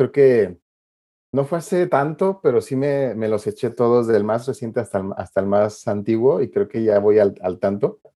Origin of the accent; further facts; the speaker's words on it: Guanajuato, Mexico; soy guanajuatense. Soy de Guanajuato, como Jorge Ibargüengoitia.